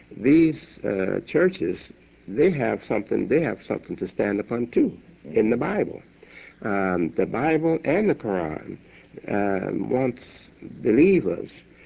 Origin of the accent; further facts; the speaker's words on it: Chicago, Illinois, United States; As you know, I'm a Chicagoan, and you are too. But we live in the suburbs. We live in the suburbs of Chicago.